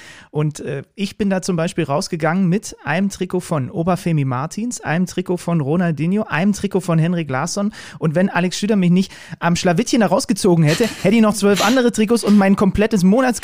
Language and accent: German; Zwickau, Saxony, Germany; born there; now in Leipzig, Germany; gebürtiger Zwickauer, wohnhaft in Leipzig.